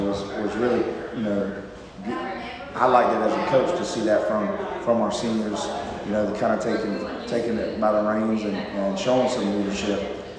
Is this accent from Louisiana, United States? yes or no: no; Georgia, United States; And we're from South Georgia. We play hard-nosed football down here